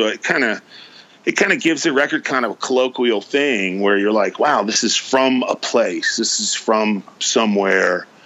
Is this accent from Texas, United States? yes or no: yes; Texas, United States; And, you know, I was raised in Deep East Texas, and, you know, I have met a lot of characters there.